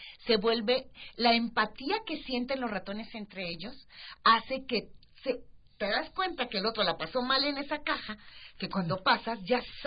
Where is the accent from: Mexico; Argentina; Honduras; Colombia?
Mexico; Así somos los mexicanos.